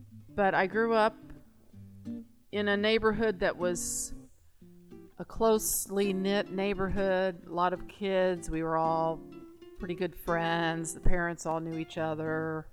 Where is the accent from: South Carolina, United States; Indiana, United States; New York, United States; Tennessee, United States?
Indiana, United States; Beech Grove; I am Joseph's maternal grandmother. I grew up in Beech Grove, Indiana, in the 70s. Well, in the 60s. I was born in 1961. Okay, growing up in Beech Grove, as probably pretty well known, it was very white, not diverse at all.